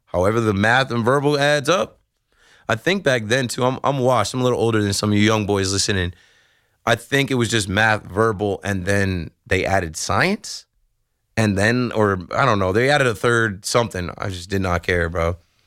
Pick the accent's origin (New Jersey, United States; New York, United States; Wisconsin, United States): New Jersey, United States; In Jersey, I grew up in the Shore area of Monmouth County.